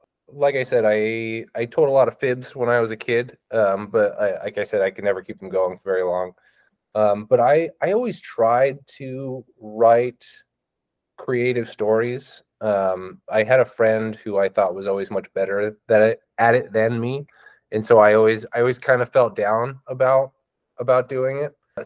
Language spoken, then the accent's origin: English; Prineville, Oregon, United States; also born or lived in Soldotna; Yeah, so I grew up most of my life in Prineville, Oregon. I did a small stint of growing up in Alaska in another small podunk town called Soldotna that's right on the Kenai River.